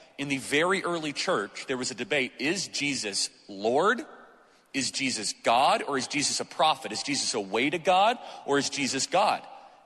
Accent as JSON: {"language": "English", "town": "Chicago", "region": "Illinois", "country": "United States", "tie": "born or raised there", "said": "hey, I grew up in Chicago."}